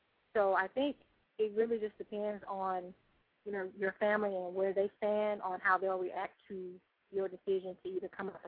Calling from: Dallas, Texas, United States; I'm calling from Dallas, and I just wanted to share two separate stories

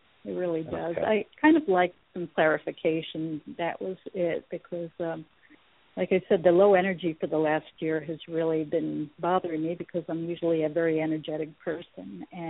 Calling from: California, United States; from California.

